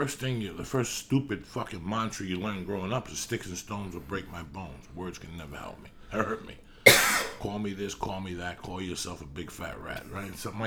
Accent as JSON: {"language": "English", "town": "North Bergen", "region": "New Jersey", "country": "United States", "tie": "born or raised there", "said": "when I was growing up in North Bergen, it was a fight every day."}